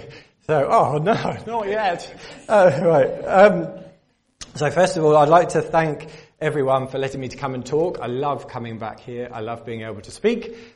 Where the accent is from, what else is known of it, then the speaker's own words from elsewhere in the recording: South East England, United Kingdom; now in Rwanda; I grew up, born and bred in Kent, and I live in this area.